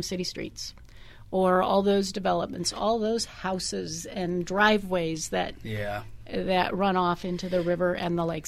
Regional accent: Iowa, United States; I moved here from Iowa, and I tell you, after living in a state for 30 years with brown water, moving here was an absolute joy.

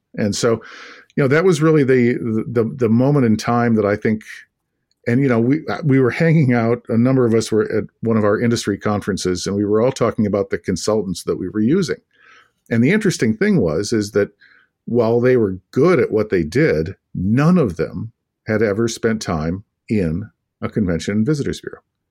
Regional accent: Kankakee, Illinois, United States; I in a little town called Kankakee, Illinois, south suburbs of Chicago. We like to joke that the unofficial slogan is "It's not the end of the world, but you can see it from there."

